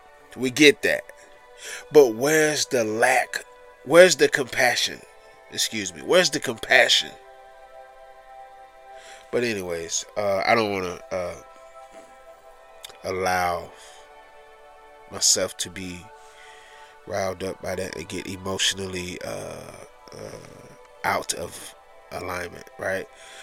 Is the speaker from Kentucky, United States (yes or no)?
no; Atlanta, Georgia, United States; You guys should know, if you didn't know already, I am from Atlanta, Georgia